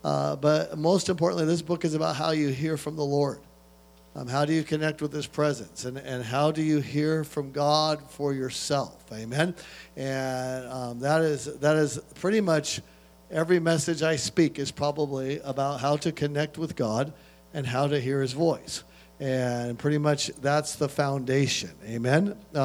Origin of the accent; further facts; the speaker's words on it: Bozeman, Montana, United States; I'm from Bozeman, Montana. And I live in the Rocky Mountains there.